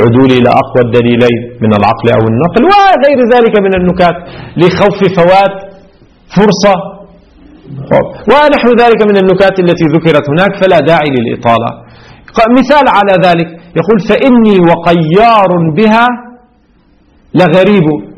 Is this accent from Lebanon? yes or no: yes; Lebanon; عندنا في لبنان